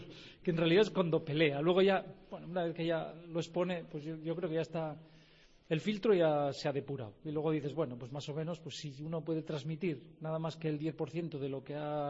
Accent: San Martín, Navarre, Spain; now in Pamplona, Spain; vivo en Pamplona y traigo también de Pamplona, soy de San Martín y habitualmente voy al pueblo y también pinto el pueblo

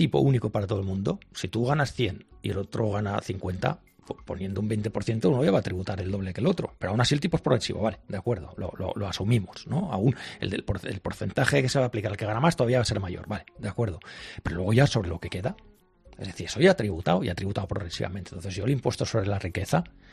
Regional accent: Catalonia, Spain; Yo soy muy catalán, también muy español, ya lo digo.

